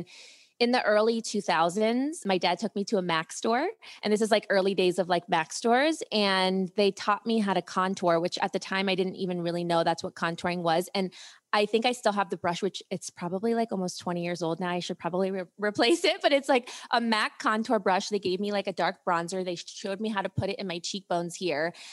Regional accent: Ohio, United States; So I grew up in Ohio and I lived with my dad growing up. So my parents were divorced. My mom lived in Europe. I lived with my dad in Ohio.

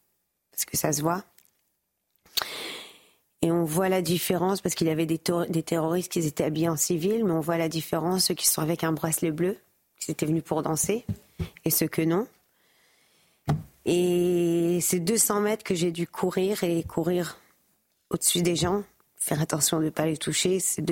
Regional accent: France; born there; en étant juif, premièrement. Et pour être honnête, c'est encore plus triste en étant française. Je suis née en France, je suis là tous les ans, toute ma vie. J'ai jamais eu peur de parler hébreu dans les rues

